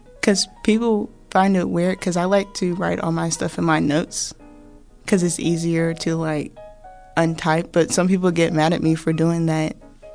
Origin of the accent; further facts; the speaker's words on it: United States; And you expect me to follow you because I'm an American, but you treat me differently because I'm African American.